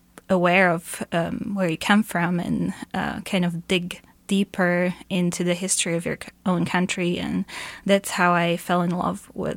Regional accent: Slovakia; I take inspiration from my home country of Slovakia

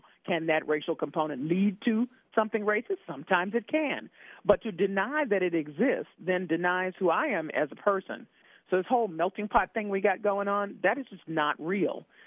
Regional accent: Memphis, Tennessee, United States; Well, first of all, I grew up in Memphis, Tennessee. And I was there as a, you know, preteen adolescent when Martin Luther King was killed.

